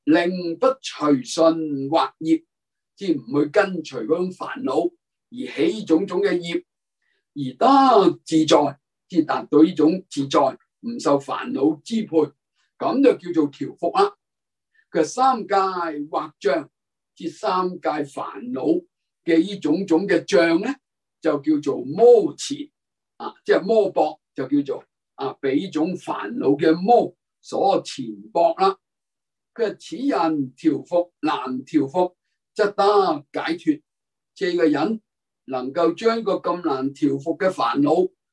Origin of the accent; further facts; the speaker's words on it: China; 我哋中國人都係噶。